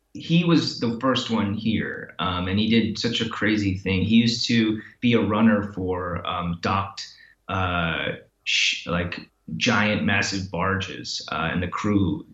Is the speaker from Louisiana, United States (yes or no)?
no; Michigan, United States; We settled in Michigan. I'm from Michigan.